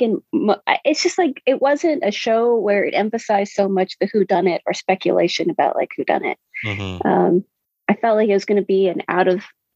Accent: California, United States; I grew up in California. We don't talk about the weather that much here.

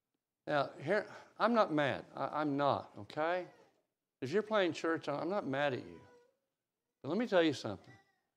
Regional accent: Wichita, Kansas, United States; My dad, I grew up in Wichita, Kansas, the West Douglas Church of Christ, my home congregation.

